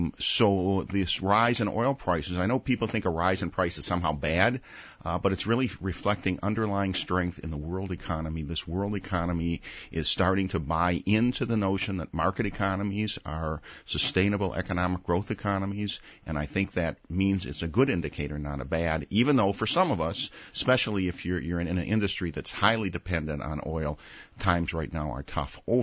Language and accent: English; Detroit, Michigan, United States; I just went back to my hometown, Detroit.